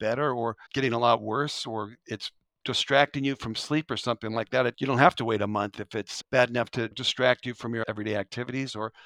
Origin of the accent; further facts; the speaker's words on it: Colorado, United States; moved away as an adult; I'm in the Midwest because I came from Colorado to go to med school in Michigan.